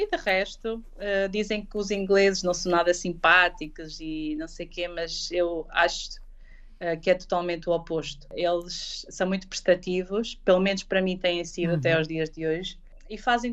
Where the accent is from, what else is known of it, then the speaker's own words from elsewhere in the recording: Portugal; now in United Kingdom; eu sou mesmo portuguesa, gosto muito da comida portuguesa